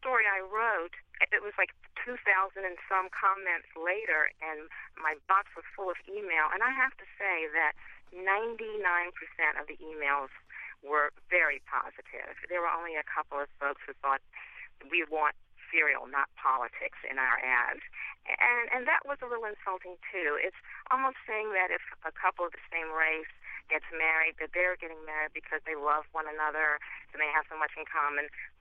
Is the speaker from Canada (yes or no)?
no; Maryland, United States; My home state is Maryland, and that's where I got married.